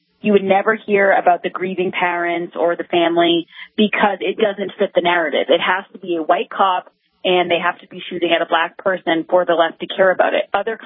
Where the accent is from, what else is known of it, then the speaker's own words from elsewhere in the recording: Boston, Massachusetts, United States; Yes, I'm from Boston, just outside of it, but yep, I'm here.